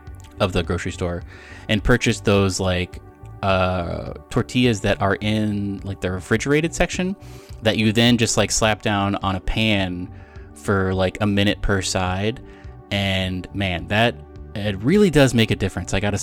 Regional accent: Texas, United States; I grew up in Texas, so I have more of a desire for Tex-Mex

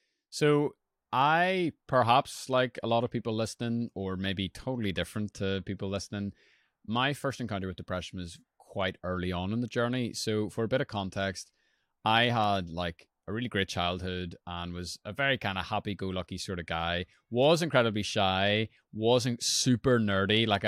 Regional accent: Belfast, Northern Ireland, United Kingdom; I'm a writer. I'm a podcaster from Belfast, Northern Ireland.

